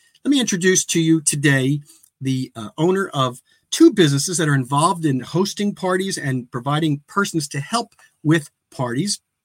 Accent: Pennsylvania, United States; I'm here from Delaware County, Pennsylvania. It's the county that is in the southeastern corner of Pennsylvania

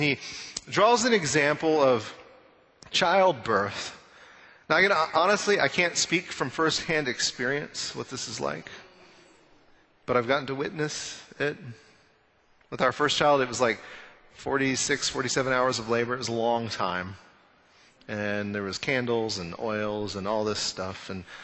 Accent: Amarillo, Texas, United States; now in Austin, United States; I think about growing up in Amarillo, Texas in the Panhandle.

